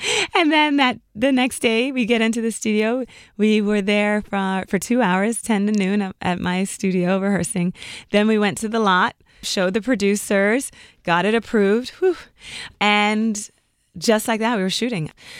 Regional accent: Washington, District of Columbia, United States; What made dance accessible to me growing up in Washington, D.C. with limited resources was television and film.

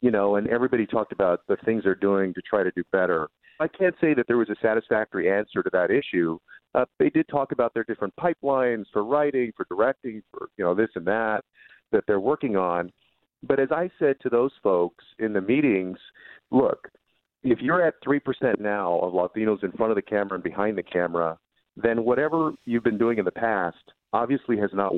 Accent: Texas, United States; the oil and gas industry in my home state of Texas.

